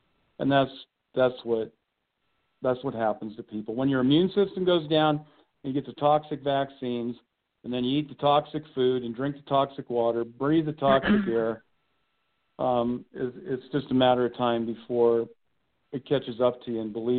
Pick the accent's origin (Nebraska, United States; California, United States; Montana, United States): Nebraska, United States; Lincoln; And being that's where I was grown up, has a lot of great memories.